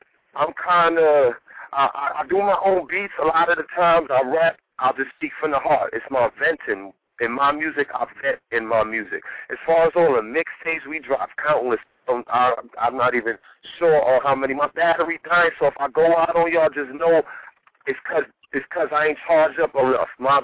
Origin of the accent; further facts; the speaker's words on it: New York, United States; I'm from New York, man. Everybody needs to sound like themselves, man.